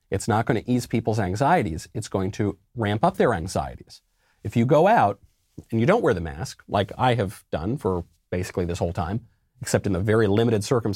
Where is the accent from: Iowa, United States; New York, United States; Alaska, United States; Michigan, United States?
New York, United States; And I'm a New Yorker, so I certainly don't watch the Patriots.